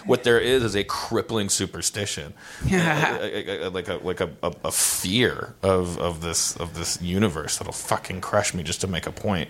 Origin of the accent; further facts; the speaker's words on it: Wisconsin, United States; When I was growing up in Wisconsin as a Lutheran, as a wayward Lutheran